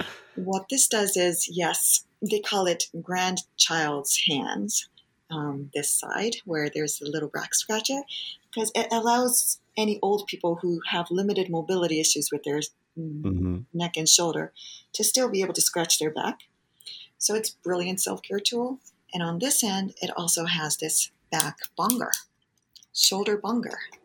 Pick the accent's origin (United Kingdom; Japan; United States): Japan; moved away; We grew up in Japan. I grew up in a three-generation household.